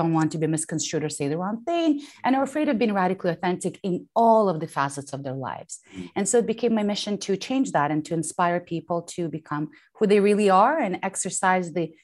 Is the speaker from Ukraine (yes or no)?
yes; Ukraine; I was born in the Soviet Union and I grew up in post-Soviet Ukraine, which of course formed a lot of my core values.